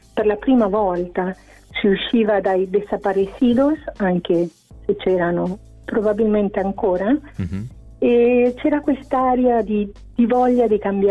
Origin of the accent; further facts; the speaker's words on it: England, United Kingdom; In quanto inglese, sì.